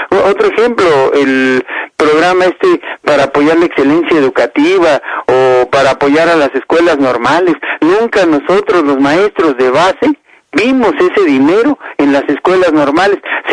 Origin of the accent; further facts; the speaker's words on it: Chihuahua, Mexico; born there; es mi tierra, conozco Chihuahua, nací en Chihuahua